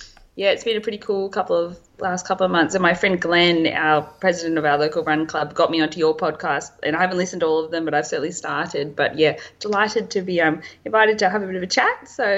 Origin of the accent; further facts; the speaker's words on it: New South Wales, Australia; now in Maroombula, Australia; I live in Maroombula, but I'm from Lake Macquarie originally.